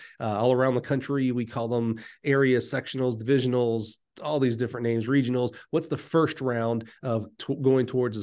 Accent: Alabama, United States; I'm from Alabama, so the math is a little slower than you there in Kentucky.

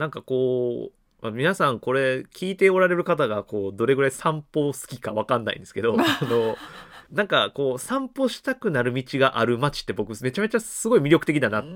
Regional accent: Kumamoto, Japan; born there; ちなみに僕生まれは九州の熊本なんで、

